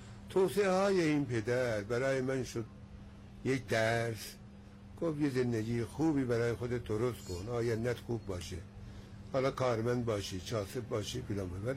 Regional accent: Zanjan, Zanjan Province, Iran; من در محله دروازه‌رشت زنجان قدیمی است، اونجا بزرگ شده هستیم.

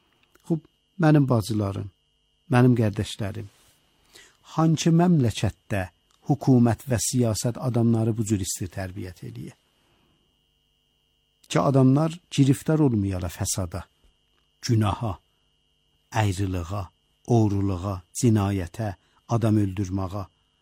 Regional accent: Iran; Dedik, biz İranlıyıq.

